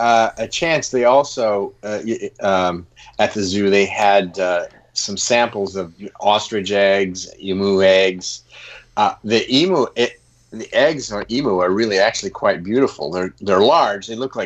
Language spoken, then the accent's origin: English; Ohio, United States; Well, I'm from Ohio originally